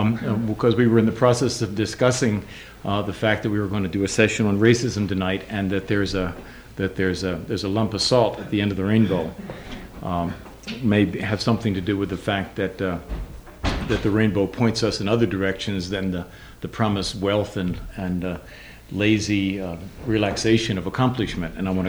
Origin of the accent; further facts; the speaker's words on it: New York City, New York, United States; I'm from New York City.